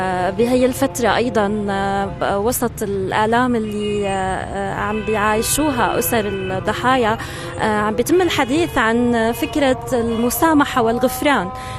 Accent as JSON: {"language": "Arabic", "country": "Syria", "said": "يعني شو مسؤوليتنا نحن كسوريين"}